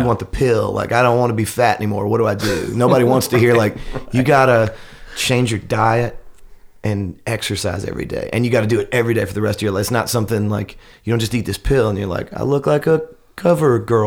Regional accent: Nashville, Tennessee, United States; wanting to be a musician and growing up in Nashville is you saw the normalcy of it.

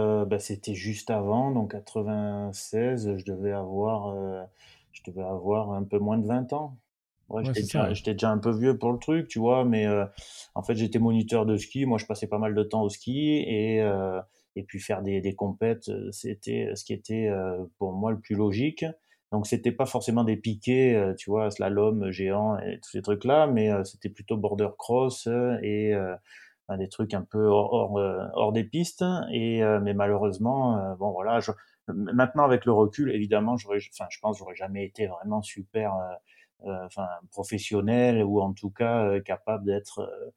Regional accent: Manosque, Provence-Alpes-Côte d'Azur, France; born there; now in Aix-en-Provence, France; Ouais, en fait, moi je suis né à Manosque, donc dans le Luberon.

